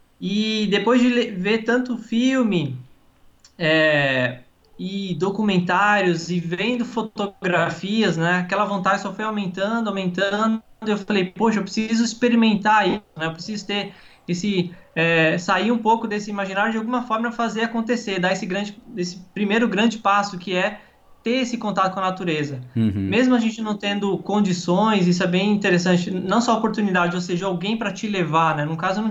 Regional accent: São Paulo, Brazil; born there; eu nasci em São Paulo, na capital, né?

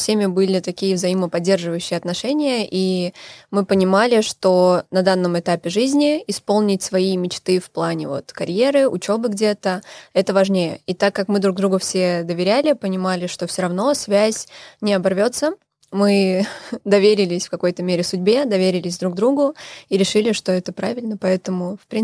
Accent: Ufa, Bashkortostan, Russia; now in Kaliningrad, Russia; Я переехала в Калининград из Уфы, из Республики Башкортостан.

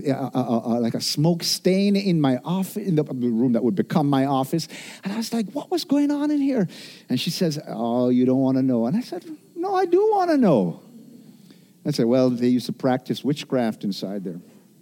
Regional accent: Jamaica; I grew up in Jamaica. It's a Christianized nation

